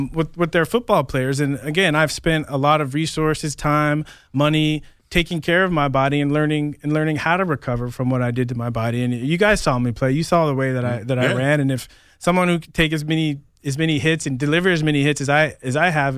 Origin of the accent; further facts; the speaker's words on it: San Diego, California, United States; You know, I grew up in San Diego.